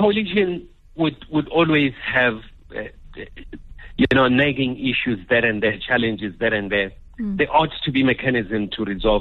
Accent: South Africa; Of course, we have no, as South African, we have no influence in terms of who ought to be elected or not be elected.

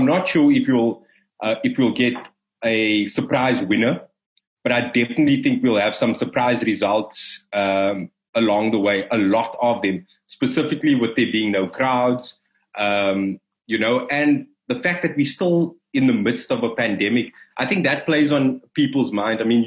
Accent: Cape Town, Western Cape, South Africa; I think my whole sports thing started with my family. Both sides of my family are relatively sports mad. Before SACS, I mean, I played cricket and rugby there.

